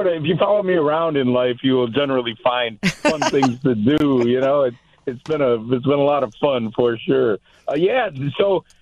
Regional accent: Florida, United States; I'm here from Florida at the moment

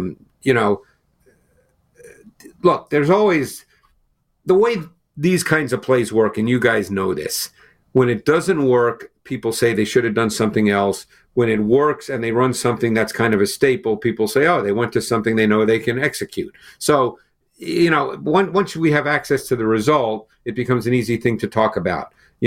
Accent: New York City, New York, United States; You know, I grew up in Queens in New York.

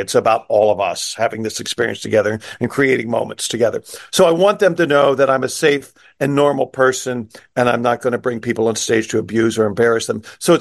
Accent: Midwest, United States; I'm a Midwesterner myself, and I just feel there's so much friendliness with everyone.

